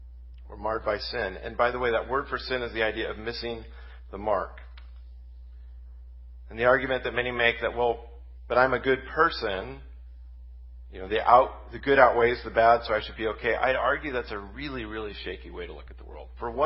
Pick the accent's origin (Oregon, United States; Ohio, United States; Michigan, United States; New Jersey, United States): Oregon, United States; Salem; When I was a kid, I grew up in West Salem, went to Brush College Elementary